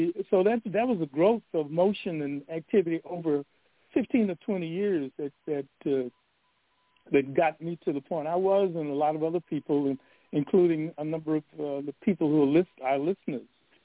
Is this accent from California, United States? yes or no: yes; Los Angeles, California, United States; I went to Jefferson High School and George Washington Carver, a junior high school. I grew up in Los Angeles.